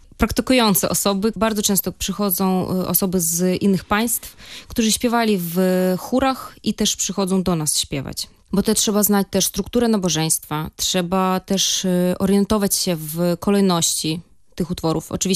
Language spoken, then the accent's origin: Polish; Belarus; moved away as an adult; now in Poland; ale pochodzę z Białorusi. Przyjechałam tutaj do Polski na studia.